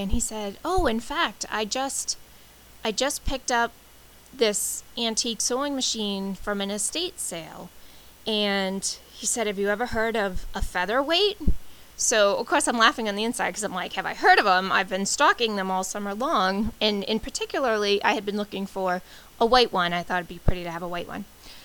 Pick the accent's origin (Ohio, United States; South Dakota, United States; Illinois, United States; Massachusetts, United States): Massachusetts, United States; East Bridgewater; And we're from East Bridgewater, Massachusetts, which is probably maybe 15 minutes from Kingston.